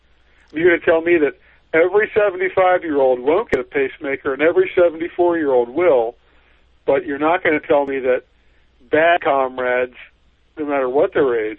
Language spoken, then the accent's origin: English; Baltimore, Maryland, United States; Well, I'm from Baltimore. Was towards the end of a large family of everybody, getting out and being busy and going to college and so forth.